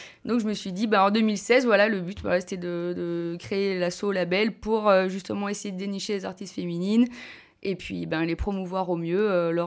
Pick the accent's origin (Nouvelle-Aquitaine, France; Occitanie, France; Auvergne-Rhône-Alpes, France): Auvergne-Rhône-Alpes, France; Lyon; Je viens de Lyon, d'ailleurs, enfin là, j'habite à Lyon maintenant.